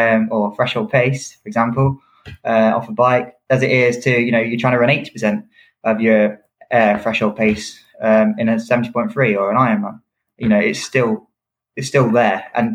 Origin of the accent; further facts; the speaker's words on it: United Kingdom; so I'm a British athlete